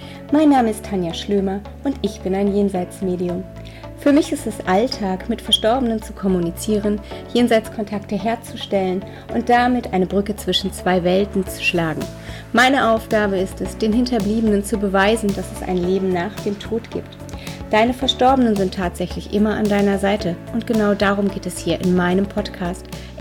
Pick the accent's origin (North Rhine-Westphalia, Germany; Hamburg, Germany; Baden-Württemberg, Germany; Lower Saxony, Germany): North Rhine-Westphalia, Germany; born there; ich bin im Ruhrgebiet geboren, da wohne ich auch heute noch, mitten im schönen Ruhrpott sozusagen. Ich bin 45 Jahre alt, habe zwei erwachsene Töchter, die beide studieren und wohne mit meinem Mann, unseren Mädels und unseren Hunden im Bottrop.